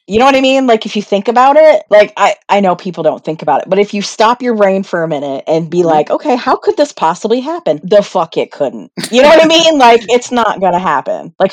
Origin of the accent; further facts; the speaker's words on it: Pennsylvania, United States; I thought about my experiences here growing up in Pennsylvania, the times that we've come across raccoons.